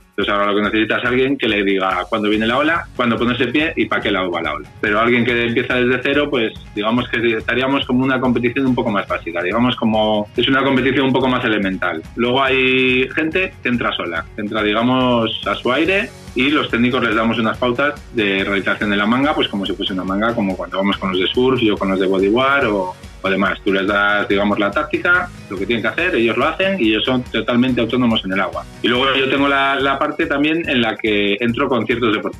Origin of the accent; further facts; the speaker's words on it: Cantabria, Spain; sobre todo la cántabra, que es la que más cerca me toca, porque yo soy de Cantabria